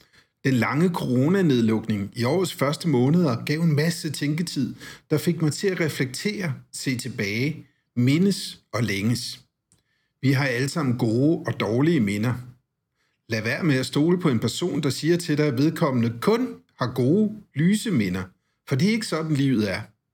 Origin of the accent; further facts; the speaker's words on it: Haderslev, Region of Southern Denmark, Denmark; Haderslev, den by, hvor jeg voksede op og som jeg forlod i sommeren 1990.